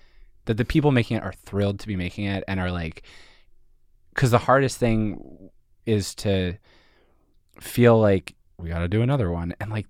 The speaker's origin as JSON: {"language": "English", "town": "Philadelphia", "region": "Pennsylvania", "country": "United States", "said": "I'm from Philadelphia. I'm from suburban Philadelphia. And I went to school in Montreal."}